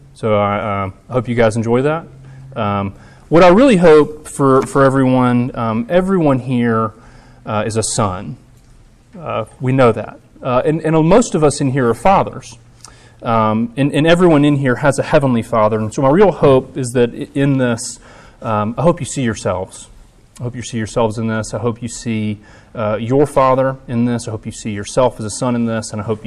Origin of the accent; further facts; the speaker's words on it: Trussville, Alabama, United States; I'm local. I grew up in Trustville, just up the road, which, as y'all know, Trustville is a bit in this kind of neck of the woods that is part. It touches Birmingham, so it feels suburban in a lot of ways